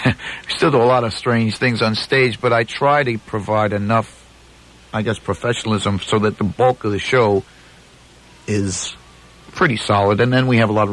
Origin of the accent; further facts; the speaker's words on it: Ocean Grove, New Jersey, United States; I grew up in Ocean Grove. I mean, I'm sure still today they can go out in Ocean Grove.